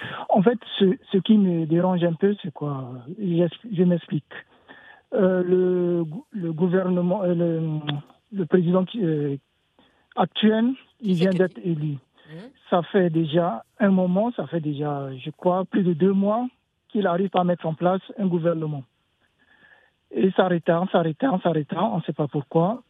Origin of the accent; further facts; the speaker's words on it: Central African Republic; Moi, je suis centrafricain. C'est la même chose qui se passe chez moi.